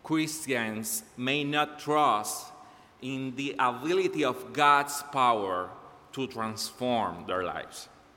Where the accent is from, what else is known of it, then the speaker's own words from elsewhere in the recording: Puerto Rico; I am from Puerto Rico. I am a pastoral intern here